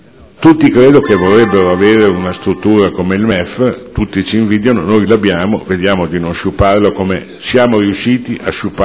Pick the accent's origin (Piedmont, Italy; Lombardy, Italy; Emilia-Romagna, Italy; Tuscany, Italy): Emilia-Romagna, Italy; Modena; da modenese, da amante della mia città